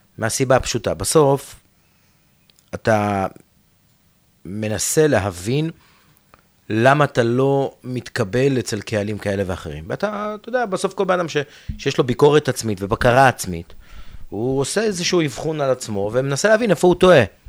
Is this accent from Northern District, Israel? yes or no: no; Ofakim, Southern District, Israel; גדלתי באופקים, במקום שבה זיווה לא תמיד מאפשרת לך להתפתח ולהגיע למקומות רחוקים.